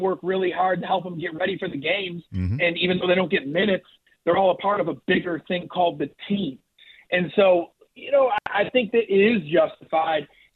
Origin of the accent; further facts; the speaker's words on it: New York, United States; moved away as an adult; now in Birmingham, United States; You know, it's funny. I'm a D2 baseball guy. I'm from New York.